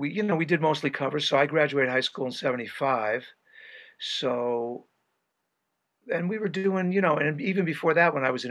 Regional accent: Washington, United States; born there; also born or lived in Connecticut; I was born in outside Seattle, Washington, when my father was in the Navy. I'm the oldest of three, and we moved a lot. So we moved to Connecticut in my sophomore year of high school.

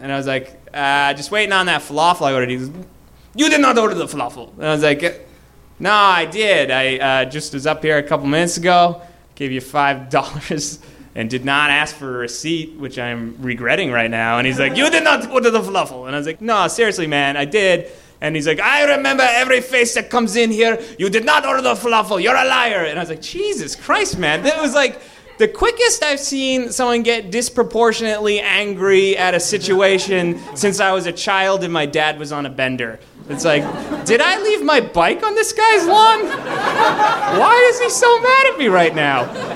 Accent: Boston, Massachusetts, United States; I'm from Boston.

